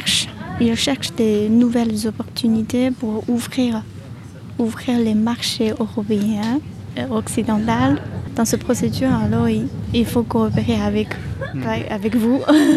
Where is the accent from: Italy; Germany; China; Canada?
China; French is a second language; now in France; Oui, en fait, moi je viens de Chine, alors j'étudie le français depuis plus de 5 ans